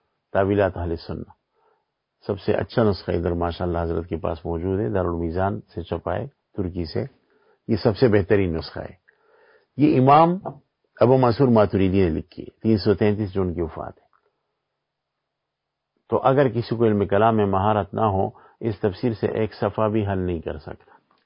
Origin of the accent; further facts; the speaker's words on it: Mardan, Khyber Pakhtunkhwa, Pakistan; میں مردان سے ہوں، مردان کی کیفیت یہی کہ وہاں کی یونیورسٹیوں میں الہاد پھیل رہا ہے